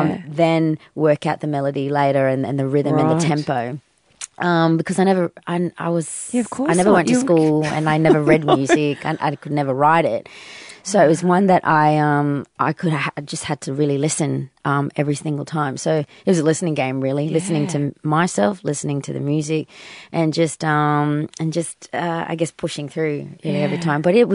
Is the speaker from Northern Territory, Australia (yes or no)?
yes; Darwin, Northern Territory, Australia; growing up in Darwin, what that was like, having both different cultures, living in this country.